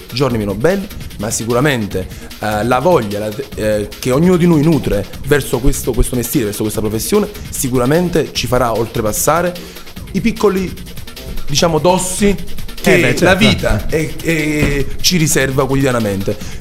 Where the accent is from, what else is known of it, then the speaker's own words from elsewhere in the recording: Ravello, Campania, Italy; arrivo da un paesino della costiera amalfitana, sono originario di Ravello, la perla della costiera amalfitana.